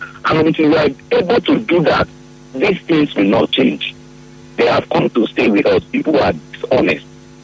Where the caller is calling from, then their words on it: Woji, Rivers, Nigeria; I'm calling from Woji.